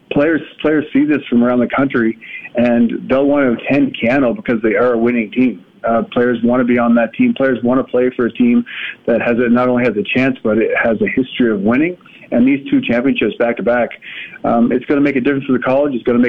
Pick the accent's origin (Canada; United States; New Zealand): Canada; I come from St. Yvette